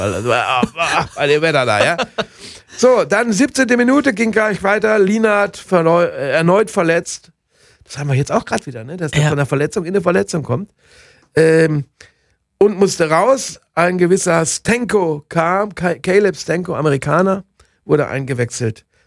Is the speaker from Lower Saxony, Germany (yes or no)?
no; North Rhine-Westphalia, Germany; Kommt aus Bünde in Westfalen, meiner Heimatregion.